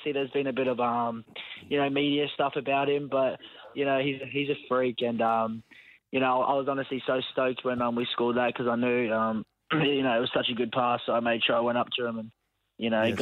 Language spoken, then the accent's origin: English; Brisbane, Queensland, Australia; Growing up in Brisbane, it was definitely, you know